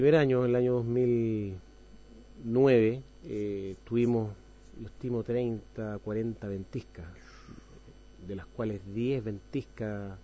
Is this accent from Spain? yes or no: no; Chile; tengamos una base como chilenos